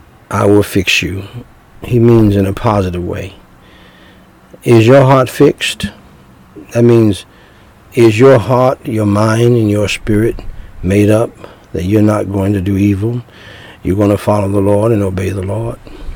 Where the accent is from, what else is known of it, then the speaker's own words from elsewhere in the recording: United States; born there; I thank God I was born in America.